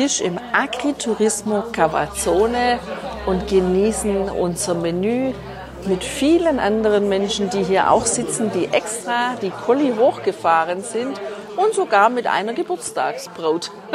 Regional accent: Germany; das ist ja nicht anders wie bei uns daheim in Deutschland

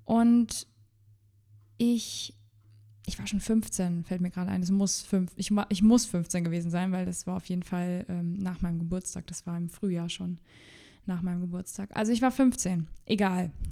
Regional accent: Rhineland-Palatinate, Germany; Bei uns in Rheinland-Pfalz ist es G8,5, also da hat man halt 8,5 Jahre auf dem Gymnasium

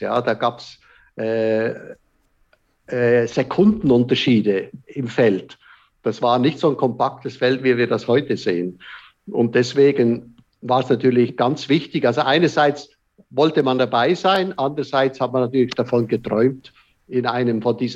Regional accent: Switzerland; Das heißt, wir zwei Schweizer haben uns Englisch unterhalten

